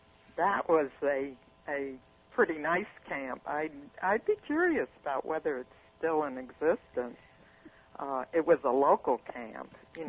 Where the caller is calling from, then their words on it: Adams Center, New York, United States; Adams Center.